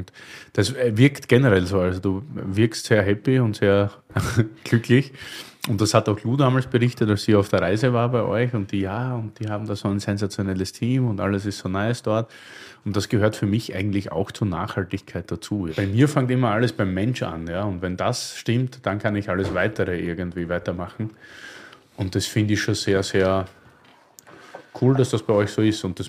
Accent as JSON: {"language": "German", "town": "Oberlungitz", "region": "Styria", "country": "Austria", "moved": "yes", "said": "Also eigentlich komme ich aus Oberlungitz, das ist ein überschaubares Dorf von 288 Einwohnern, damals als ich ging. Ich weiß nicht, wie viel oder wenig es heute hat, aber ich bin so ein Landei eigentlich, ja."}